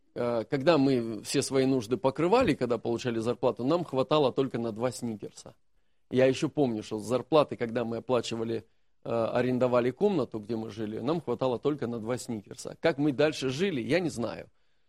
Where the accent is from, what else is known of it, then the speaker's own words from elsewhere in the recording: Donetsk, Donetsk Oblast, Ukraine; moved away; И так как я еще из Донецка, из Украины, ни родственников, ни родни, ни прописки, ни гражданства